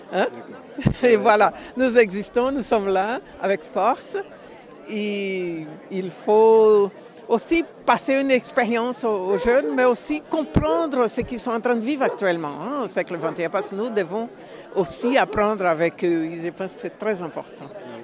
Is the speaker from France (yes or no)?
no; Brazil; now in Brussels, Belgium; Je suis brésilienne et j'habite à Bruxelles.